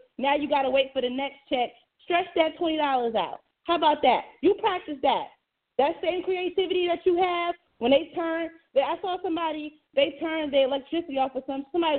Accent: Philadelphia, Pennsylvania, United States; and I went to a couple of them schools because I'm from West Philly

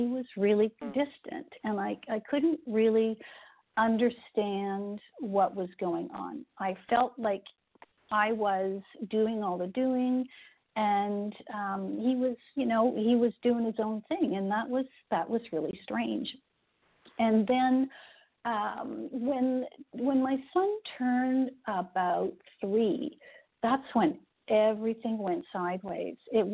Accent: Toronto, Ontario, Canada; born there; So I was born in Toronto, Ontario, and Toronto is such a great city.

